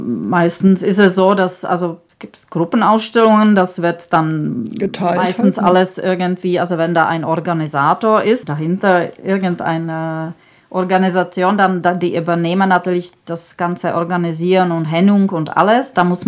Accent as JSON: {"language": "German", "country": "Czechia", "second_language": "German", "moved": "as an adult", "lives_now": "Germany", "said": "Ja, also ich komme aus Tschechien. Dort habe ich an der Grafikschule studiert. Und bin seit 28 Jahren ungefähr in Deutschland."}